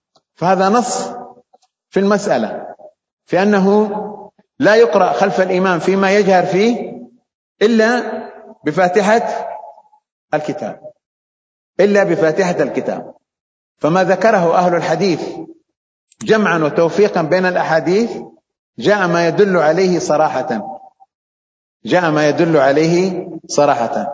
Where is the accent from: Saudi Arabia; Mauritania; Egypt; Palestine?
Saudi Arabia; عندنا في السعودية